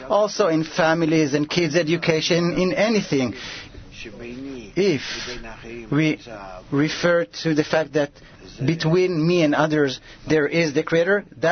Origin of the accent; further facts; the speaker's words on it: Eilat, Southern District, Israel; I'm from Eilat.